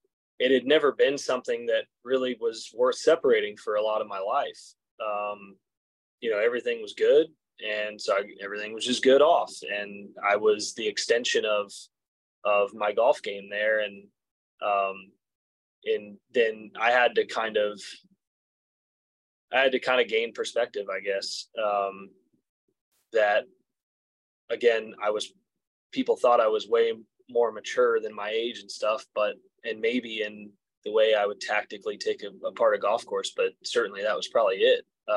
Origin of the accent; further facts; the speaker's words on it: Texas, United States; maybe growing up in Texas in the wind and stuff, you just never really had the opportunity to hit a dome shot, a straight shot.